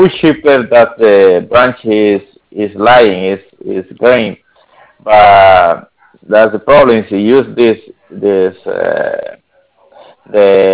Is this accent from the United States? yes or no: no; El Salvador; English is a second language; because we are from El Salvador. My family and me are from El Salvador.